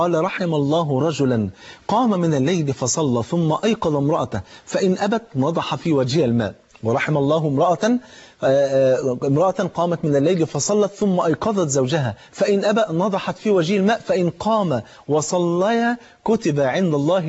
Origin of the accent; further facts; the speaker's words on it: Egypt; زي ما بيقولوا يعني في المثل عندنا في مصر